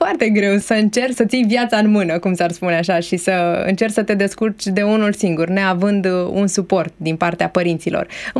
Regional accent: Romania; Vrei să spui că noi, ca români, suntem mult mai sensibili la punctul acesta?

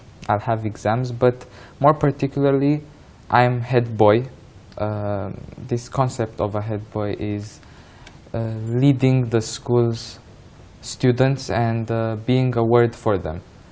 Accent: Bucharest, Romania; I was born in Bucharest, in Romania, Bucharest. I lived my whole life here. But I'm originally Turkish.

